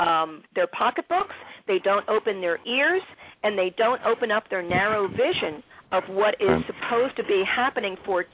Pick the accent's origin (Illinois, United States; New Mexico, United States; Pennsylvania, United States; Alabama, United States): Pennsylvania, United States; Philadelphia; Maybe because I'm from Philadelphia and I still perceive myself to be on the outside looking